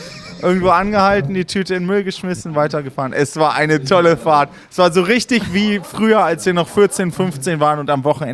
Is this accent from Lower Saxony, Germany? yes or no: yes; Göttingen, Lower Saxony, Germany; wir sind da im Grunde sehr behütet aufgewachsen, weil Göttingen wurde, als wir Kleinkinder waren, über Jahre sozusagen freigeprügelt von Nazis